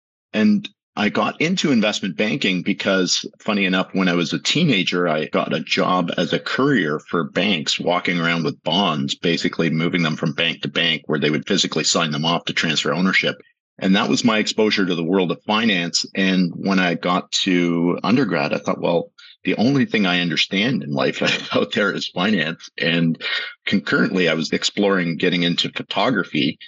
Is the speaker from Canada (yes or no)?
yes; Toronto, Ontario, Canada; I grew up in the East End of Toronto in Scarborough to my parents that were immigrated to Canada in the 1950s from Central Europe. And did my high school years there.